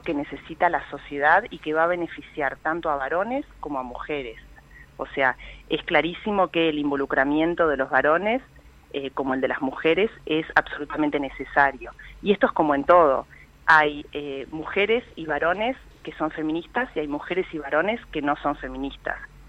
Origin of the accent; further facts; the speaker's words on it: Uruguay; como ciudadana uruguaya que me comprometo también con estos temas